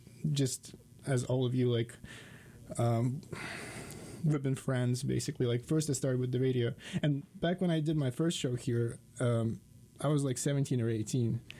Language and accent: English; Moldova; English is a second language; I'm from Moldova, and he's like immediately knew where the country is.